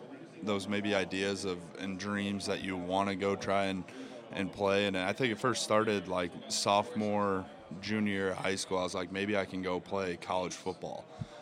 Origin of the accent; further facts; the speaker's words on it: Pierce, South Dakota, United States; So I'm from Pierce, South Dakota, and I kind of grew up working on our family farm up in North Central South Dakota.